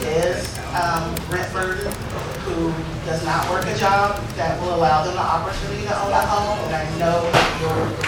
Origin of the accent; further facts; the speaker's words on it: Shawnee, Kansas, United States; I'm from Kansas, Olathe, Kansas, well, Shawnee, Kansas specifically.